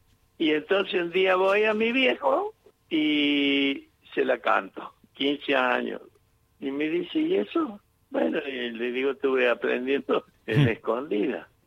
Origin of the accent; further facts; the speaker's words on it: Córdoba, Argentina; me fui de Córdoba echado por negro y termino en USA de blanco.